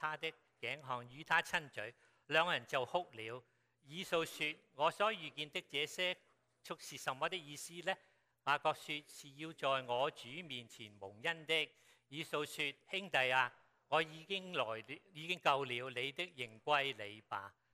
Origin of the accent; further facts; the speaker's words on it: Guangdong, China; 好像我们广东人讲两个字，多余，多余，完全是多余